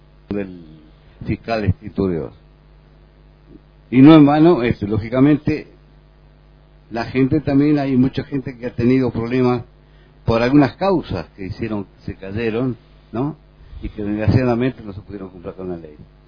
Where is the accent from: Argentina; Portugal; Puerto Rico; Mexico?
Argentina; Comodoro Rivadavia, Chubut; yo soy de Comodoro Rivadavia